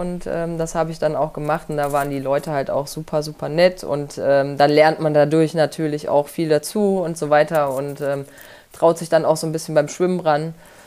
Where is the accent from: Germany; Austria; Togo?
Germany; Thuringia; Also ich komme gebürtig aus Thüringen und bin da im Wintersport groß geworden. Am Wochenende war ja auch wieder in Oberhof Biathlon. Also dort in der Nähe bin ich aufgewachsen